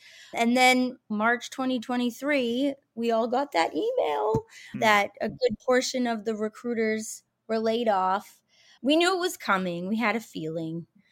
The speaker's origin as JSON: {"language": "English", "town": "Montreal", "region": "Quebec", "country": "Canada", "lives_now": "United States", "said": "originally I'm from Montreal, Canada. So Canadian living in the United States."}